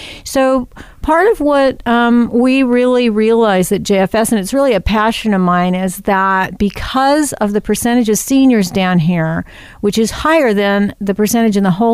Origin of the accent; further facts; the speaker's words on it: Los Angeles, California, United States; now in Palm Desert, United States; I was raised in L.A.